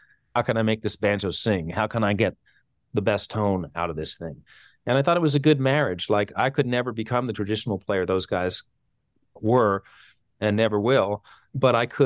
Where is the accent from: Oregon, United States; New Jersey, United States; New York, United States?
New York, United States; New York City; I didn't feel the same kind of anti-banjo kind of vibe that I sometimes felt in New York City as a kid walking around with the banjo.